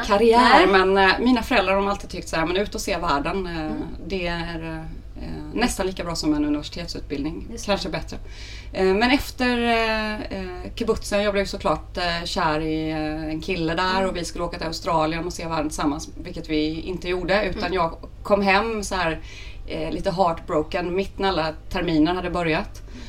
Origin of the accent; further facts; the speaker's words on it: Småland, Sweden; och är tvättäkta smålänning från början. Uppvuxen i en liten fantastisk by som heter Väckelsång.